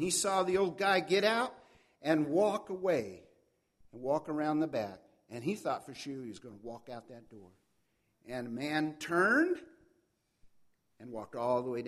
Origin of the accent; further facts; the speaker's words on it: Tulare, California, United States; I remember J.P. Williams telling us one time in Tulare, it actually in my hometown, we had a big campaign for Christ.